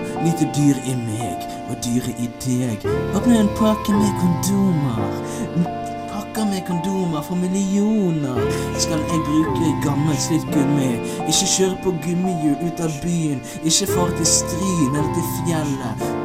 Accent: Bergen, Vestland, Norway; Jeg er jo fra Bergen

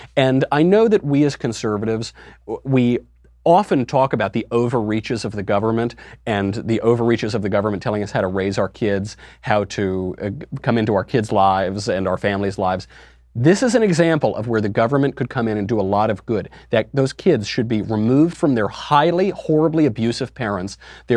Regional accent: New York, United States; I'm from New York. I grew up in New York. I've hung around the Village plenty.

